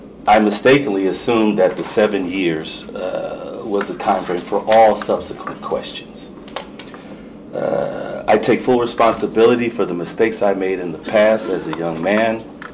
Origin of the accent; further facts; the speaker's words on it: California, United States; moved away; I'm from California originally, and I moved out here after COVID.